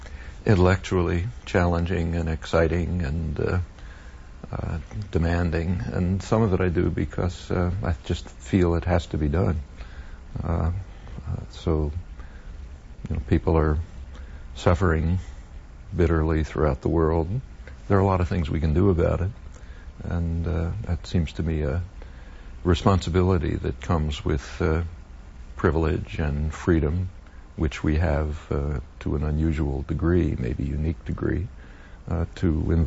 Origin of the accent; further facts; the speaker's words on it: Philadelphia, Pennsylvania, United States; born there; I was born in 1928 in Philadelphia, immigrant, first-generation immigrant family, Jewish.